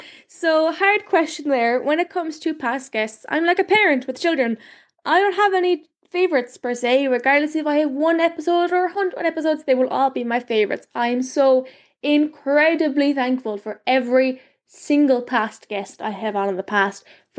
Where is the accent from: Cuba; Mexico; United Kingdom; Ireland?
Ireland; I am Irish. I am very, very Irish. And it's a tradition, I would say, in all Irish houses to have at least one radio on at all times.